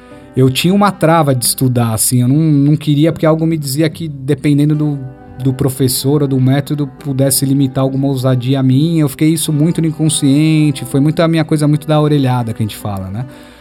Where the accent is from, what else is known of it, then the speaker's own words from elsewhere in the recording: São Paulo, Brazil; eu sou de São Paulo, mas a gente já morava na praia